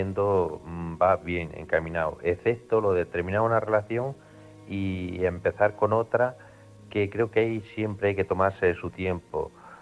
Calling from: Antequera, Andalusia, Spain; Buenas noches … de Antequera.

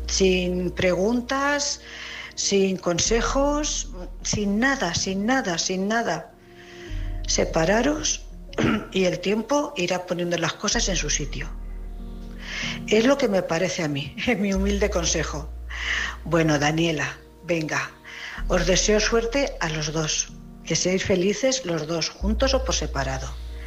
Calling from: Cuenca, Castilla-La Mancha, Spain; corresponsal de Cuenca.

